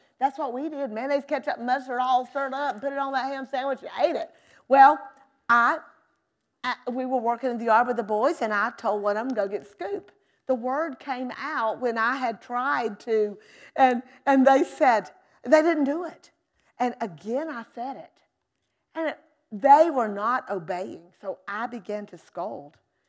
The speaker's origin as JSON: {"language": "English", "region": "Alabama", "country": "United States", "tie": "born or raised there", "lives_now": "Raleigh, United States", "said": "Well, I grew up in Southern Alabama. And we used words like, for a shovel, we called it a scoop."}